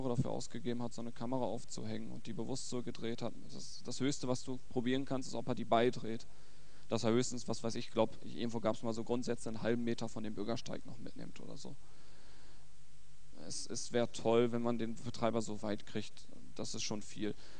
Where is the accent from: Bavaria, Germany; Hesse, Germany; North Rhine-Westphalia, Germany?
North Rhine-Westphalia, Germany; Ich komme aus NRW